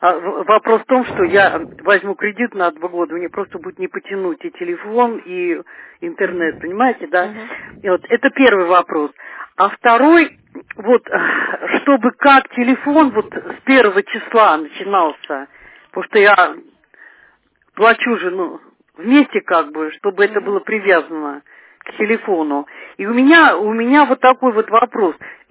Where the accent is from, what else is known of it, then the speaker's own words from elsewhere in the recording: Shushary, Saint Petersburg, Russia; Значит, я из Шушар